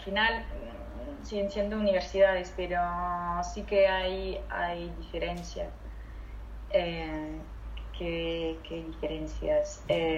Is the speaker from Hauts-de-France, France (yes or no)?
yes; Lille, Hauts-de-France, France; Yo soy de Lille, al norte.